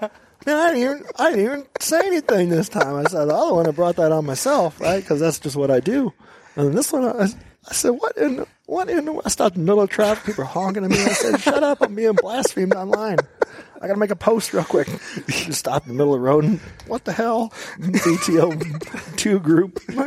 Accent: Chicago, Illinois, United States; Man, I'm from Chicago, right? So, like, traffic doesn't normally bother me.

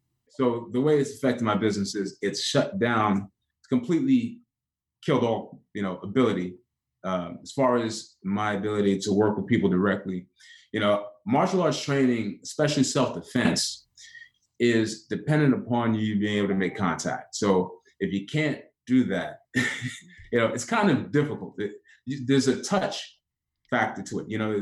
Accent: Brooklyn, New York, United States; I grew up in Brooklyn, New York, first generation Caribbean, Afro-Caribbean family, came from, you know, my family is Trinidadian and St. Lucian.

